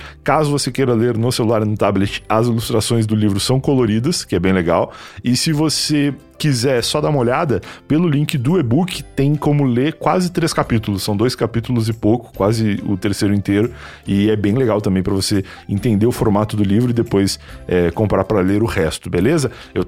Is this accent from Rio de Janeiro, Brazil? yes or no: no; Rio Grande do Sul, Brazil; moved away; Eu sou gaúcho, né? Eu vim morar pra cá já faz uns 8 anos